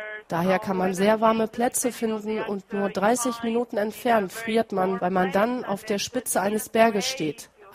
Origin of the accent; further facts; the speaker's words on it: Medellín, Antioquia, Colombia; Ich komme aus Medellin, eine sehr schöne Stadt in einem Tal gelegen.